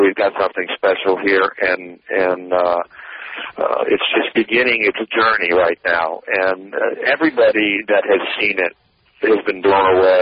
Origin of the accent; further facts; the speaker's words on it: Jacksonville, Florida, United States; Yesterday, Easter Sunday, it was shown here in my hometown in Jacksonville at 3 o'clock